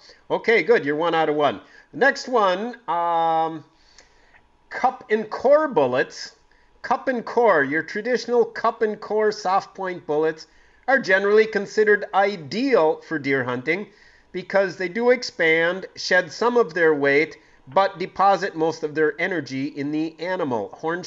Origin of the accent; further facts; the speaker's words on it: Green Bay, Wisconsin, United States; when I grew up in Green Bay, it was 1910 Deborah Lane, and you lived at that, and my buddy lived at 1314 Fiesta.